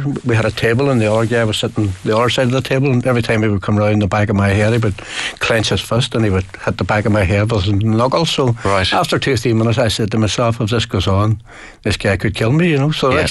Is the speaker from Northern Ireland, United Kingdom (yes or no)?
yes; Derry, Northern Ireland, United Kingdom; And, I mean, Derry is as Irish as Dublin. You know, the community we come from regards itself as Irish